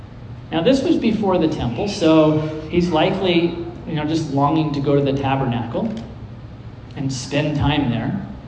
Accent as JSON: {"language": "English", "country": "United States", "said": "Well, probably because I'm an American and I'm busy and I got things going on."}